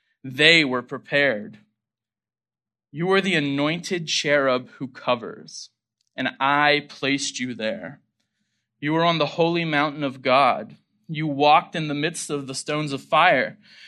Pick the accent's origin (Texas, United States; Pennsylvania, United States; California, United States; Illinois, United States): Pennsylvania, United States; I remember as a high schooler growing up in Pennsylvania